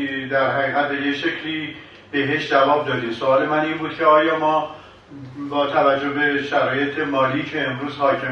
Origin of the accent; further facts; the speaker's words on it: Iran; به عنوان یک ایرانی میخواستم